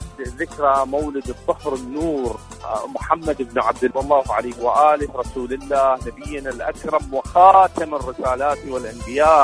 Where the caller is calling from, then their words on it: Iraq; من العراق، شكرا جزيلا لك.